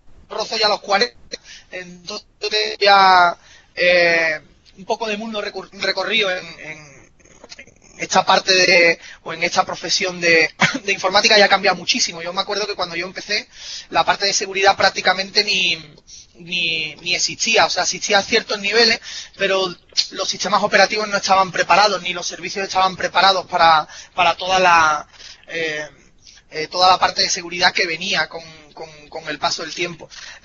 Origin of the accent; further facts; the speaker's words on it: Seville, Andalusia, Spain; Porque yo soy de Triana, yo soy de Sevilla.